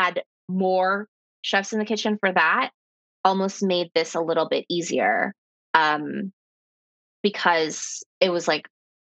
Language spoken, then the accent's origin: English; Ecuador; I'm from Ecuador, and so Ecuador has had its share of wars